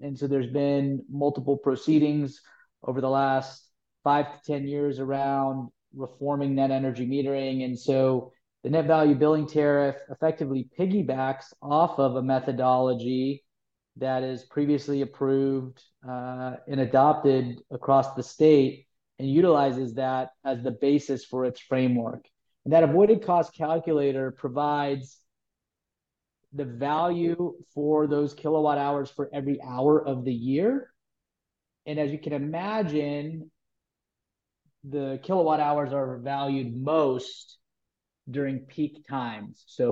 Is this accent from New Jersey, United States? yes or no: no; California, United States; here in the in my home state of California.